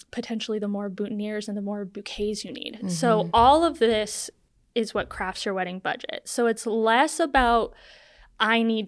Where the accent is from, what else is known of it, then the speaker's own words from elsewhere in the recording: Idaho, United States; So I'm from North Idaho, born and raised here.